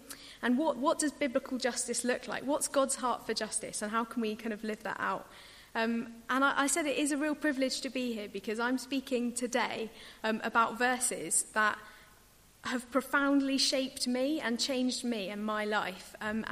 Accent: Bristol, South West England, United Kingdom; I grew up in Bristol, and when I was a teenager, I went to Redland Parish Church

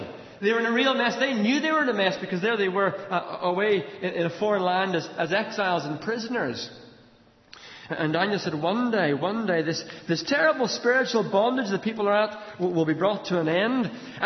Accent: Ireland; When I speak French, people in France know that I'm Irish. Or when I speak Spanish, the Spaniards know I'm Irish, because my accent comes across in the way I speak the language.

